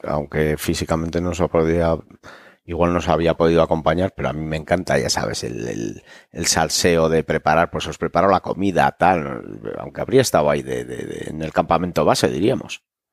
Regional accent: Miranda de Ebro, Castile and León, Spain; born there; yo soy nacido en el 70, en Miranda de Ebro. Aunque me considero riojano, porque mi familia desciende de La Rioja. Mi madre es San Vicente y mi padre anguiano.

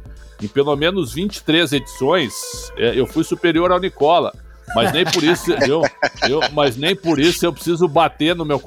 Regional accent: Porto Alegre, Rio Grande do Sul, Brazil; Eu, como sou de Porto Alegre

